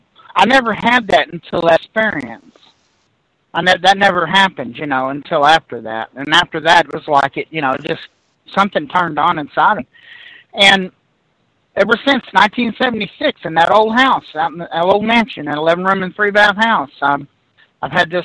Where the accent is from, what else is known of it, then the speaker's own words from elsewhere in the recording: Texas, United States; is all happening in Southeast Texas, about 60 miles south by southwest of Houston, which is where I was raised up there in South Texas.